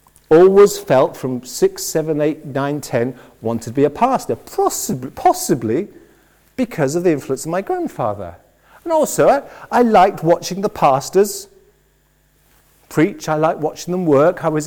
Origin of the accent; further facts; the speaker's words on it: Oxford, South East England, United Kingdom; Where I grew up in Oxford was a lovely place to grow because it was a thinking community.